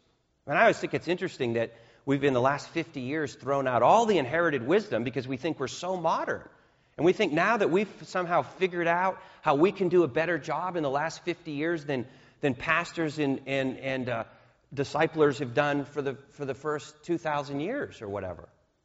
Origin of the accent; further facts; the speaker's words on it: New England, United States; I grew up in New England. I grew up in a church that looks just like this.